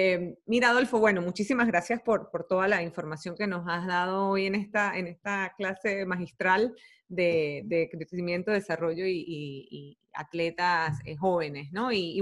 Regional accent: Mérida, Venezuela; fueron varias veces a Mérida, uh-huh. Que es de donde soy

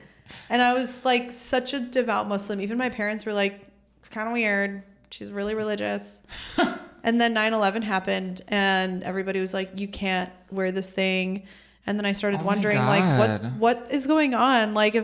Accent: Detroit, Michigan, United States; born there; No, so I was born in Detroit.

